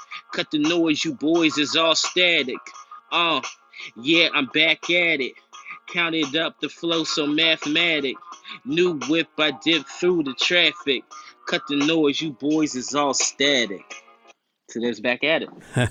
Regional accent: Pittsburgh, Pennsylvania, United States; So I lived all over the place. I've moved a lot throughout the city. I spent most of my time in the Hazelwood neighborhood.

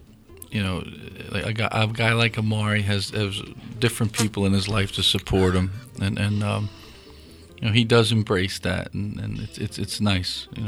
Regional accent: Presto, Pennsylvania, United States; I'm actually from Presto.

